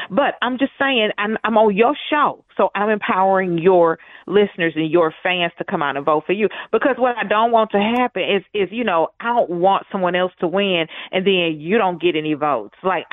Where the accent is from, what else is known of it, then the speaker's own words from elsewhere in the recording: Houston, Texas, United States; I am from Fifth Ward.